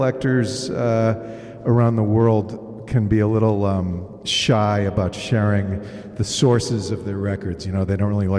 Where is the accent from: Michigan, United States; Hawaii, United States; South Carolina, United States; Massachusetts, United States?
Michigan, United States; Detroit; I mentioned that I'm from Detroit and I'm a record collector